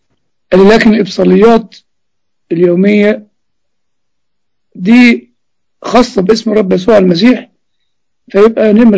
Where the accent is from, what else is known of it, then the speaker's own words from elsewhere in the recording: Upper Egypt, Egypt; وبيقولوا في اللي عندنا في الصعيد فك مجالس